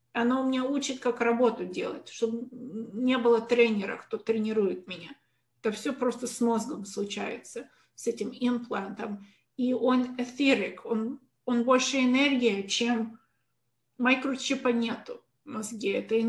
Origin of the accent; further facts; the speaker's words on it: Russia; first language Russian; moved away; русский — это мой родной язык, но я уже там в России долго не жила, потому я как бы уже русский смешанный с английским сейчас.